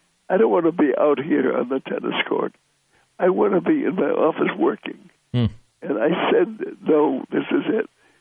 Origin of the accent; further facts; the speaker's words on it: Chicago, Illinois, United States; born there; I was born in Chicago on a kitchen table, and my mother insisted that I had made the table myself.